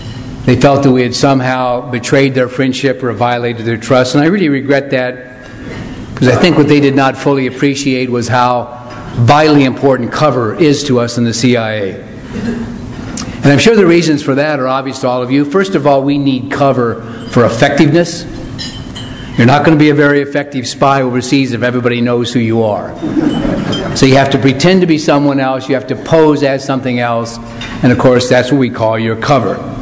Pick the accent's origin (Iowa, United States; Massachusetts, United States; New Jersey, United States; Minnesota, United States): Iowa, United States; I was born and raised in Iowa. I graduated from the University of Iowa.